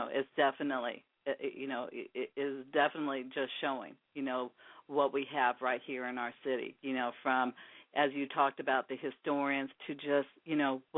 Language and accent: English; Seattle, Washington, United States; and to be a Seattleite and knowing exciting things that are taking place, you know, right here in my hometown.